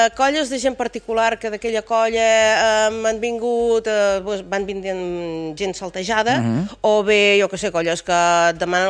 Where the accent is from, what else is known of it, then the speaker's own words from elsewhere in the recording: Riudoms, Catalonia, Spain; Jo sóc de Riudoms.